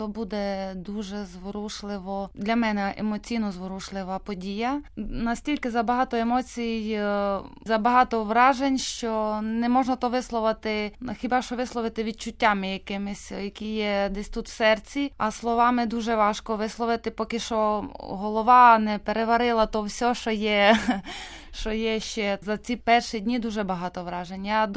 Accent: Vynohradiv, Zakarpattia Oblast, Ukraine; Я з Закарпаття, із мальовничого міста Виноградів.

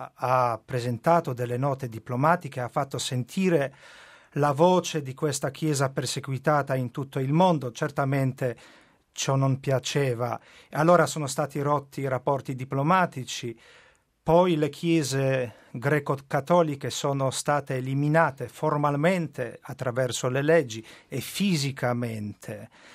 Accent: Poland; Italian is a second language; Io sono troppo giovane per ricordare proprio questa persecuzione dura che è stata anche in Polonia, sono polacco.

